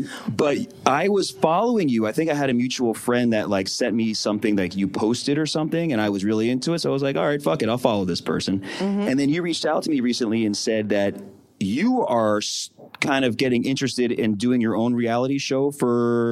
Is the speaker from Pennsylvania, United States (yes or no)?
yes; Philadelphia, Pennsylvania, United States; I'm from Philly. That's all we do is curse.